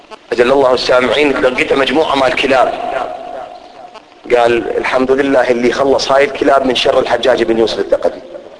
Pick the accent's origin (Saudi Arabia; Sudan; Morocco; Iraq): Iraq; أنا كعراقي، إحنا الآن في العراق، ما أتدخل في شأن بلد غير العراق باعتباري عراقي